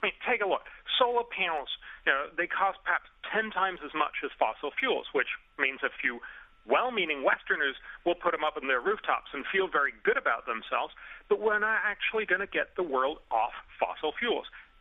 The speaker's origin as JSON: {"language": "English", "town": "Copenhagen", "region": "Capital Region of Denmark", "country": "Denmark", "said": "And of course, last year we met in my home country in Copenhagen and managed to do absolutely nothing."}